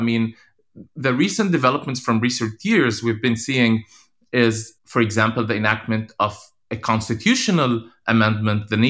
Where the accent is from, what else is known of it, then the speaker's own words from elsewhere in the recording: Haifa, Haifa District, Israel; English is a second language; I grew up in Haifa, which, as I said, is one of the mixed cities. So perhaps you're exposed a little bit more to Hebrew as a language